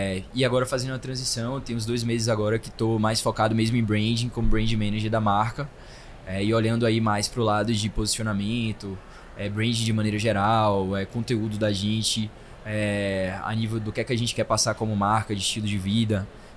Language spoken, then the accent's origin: Portuguese; Salvador, Bahia, Brazil; Voltei para Salvador, para minha terra natal, já voltei.